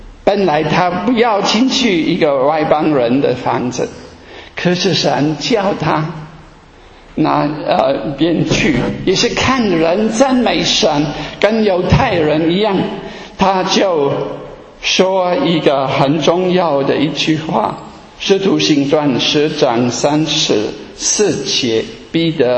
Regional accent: Germany; Chinese is a second language; 那么多人，我们德国人

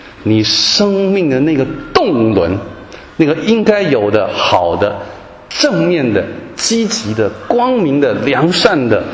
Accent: Taiwan; 我从台湾来常常喜欢看这个国内中国大陆的这个电影啊，我们台湾来的人对这个中文的使用啊有时候会有困难

